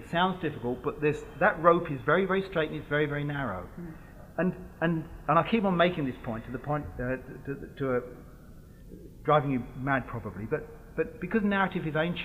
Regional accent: Birmingham, West Midlands, United Kingdom; I don't want to set my novel in a real Birmingham, which is my hometown

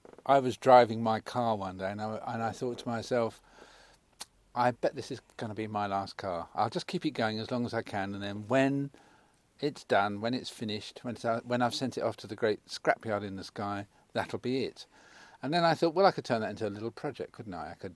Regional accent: London, United Kingdom; born there; I'm a South London car boy, really. I was born in South London, and I spent the whole of my adolescence taking cars to pieces

